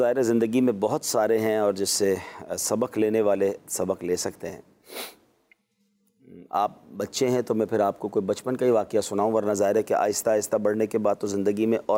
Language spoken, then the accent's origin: Urdu; Karachi, Sindh, Pakistan; now in Clifton, Karachi; ہم شفٹ ہو گئے 1987 میں, if I am not wrong. اب 87, میری 74 کی پیدائش ہے, تو 13 سال کی میری عمر تھی, اور ہم شفٹ ہو گئے کلفٹن.